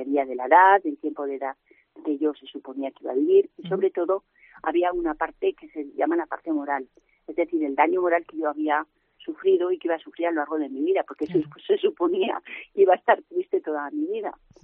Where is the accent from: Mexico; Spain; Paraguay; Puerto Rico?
Spain; Ejea de los Caballeros, Aragon; Los tengo desde pequeñica porque me criaron mis padres, en Ejea de los Caballeros